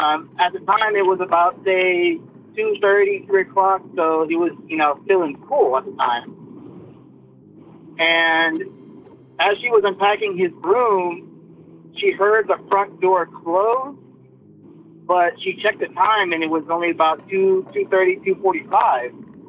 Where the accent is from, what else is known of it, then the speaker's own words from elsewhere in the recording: Midland, Texas, United States; I'm from Midland, Texas, a little town outside of West Texas.